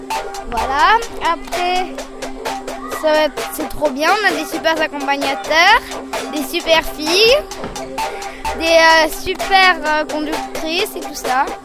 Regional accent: Marseille, Provence-Alpes-Côte d'Azur, France; je viens de Marseille

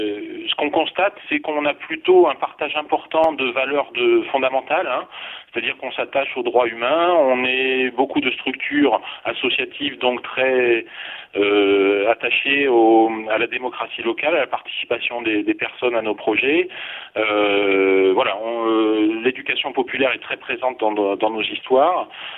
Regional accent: Provence-Alpes-Côte d'Azur, France; Moi, je viens du Vaucluse.

